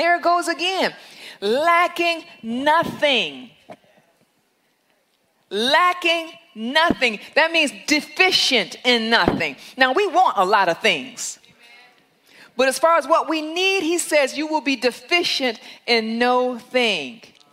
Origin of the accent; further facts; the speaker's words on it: Detroit, Michigan, United States; I'm from Detroit. First thing we want to talk about is where we from.